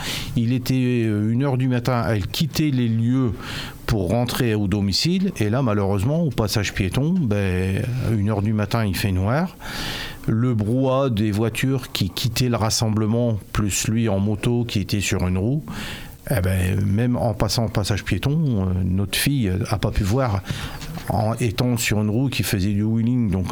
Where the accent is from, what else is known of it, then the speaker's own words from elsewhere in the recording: Péronne, Hauts-de-France, France; parce que nous sommes de Péronne